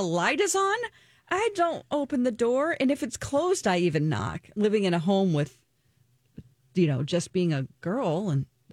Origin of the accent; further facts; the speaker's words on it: the South, United States; Maybe it's because I'm from the South.